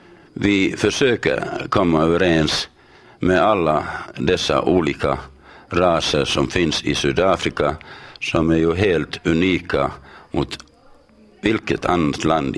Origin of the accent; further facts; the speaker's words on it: Finland; Som finne